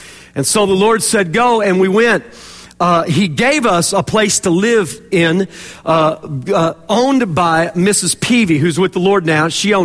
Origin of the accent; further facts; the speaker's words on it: Dallas, Texas, United States; I grew up with all guys in our house. I was born and raised in Old Dallas.